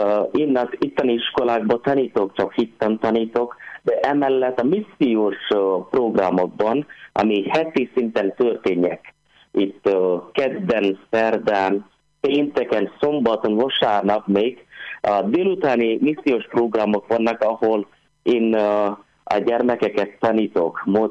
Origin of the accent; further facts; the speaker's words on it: India; Hungarian is a second language; én úgy érzem, mert Indiából származom